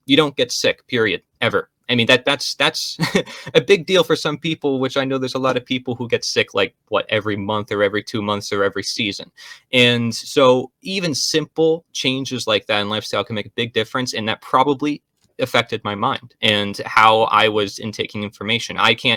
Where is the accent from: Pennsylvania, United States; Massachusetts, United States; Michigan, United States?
Pennsylvania, United States; Yeah, so I'm from Pennsylvania.